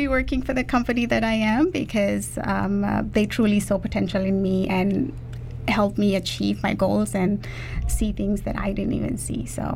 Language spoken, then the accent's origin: English; Fiji; now in Vancouver, Canada; I'm originally from Fiji. I was born and raised there. I moved here about 20 years ago.